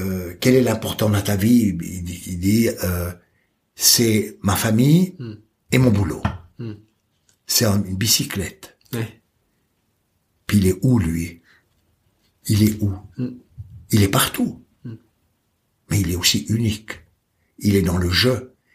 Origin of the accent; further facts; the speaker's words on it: Switzerland; Tu es français, moi je suis suisse, dans les deux pays, on n'a rien à s'envier.